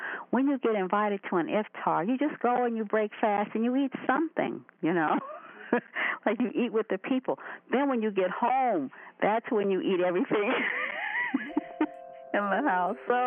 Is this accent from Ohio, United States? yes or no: yes; Columbus, Ohio, United States; I'm from Columbus, Ohio.